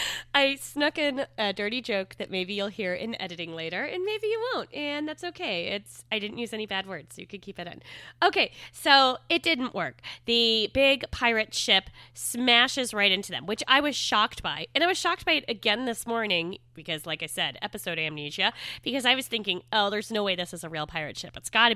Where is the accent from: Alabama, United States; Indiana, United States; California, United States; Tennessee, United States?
Indiana, United States; I'm from Indiana, totally landlocked place, so I have a good excuse for this.